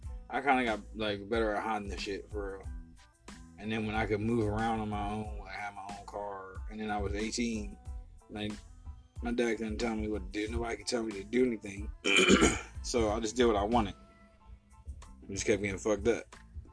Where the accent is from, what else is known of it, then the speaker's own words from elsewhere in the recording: Norfolk, Virginia, United States; born there; also born or lived in Pensacola; I was born in Norfolk. My dad's retired Navy.